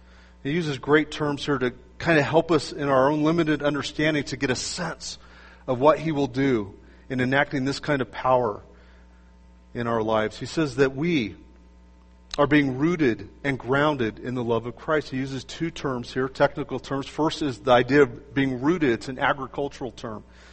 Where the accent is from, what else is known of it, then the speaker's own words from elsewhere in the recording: California, United States; I'm from California. We live in earthquake country.